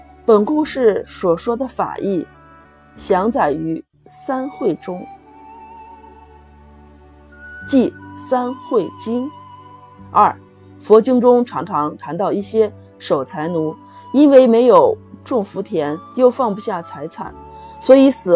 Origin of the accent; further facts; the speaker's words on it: Xi'an, Shaanxi, China; 我是来自于西安的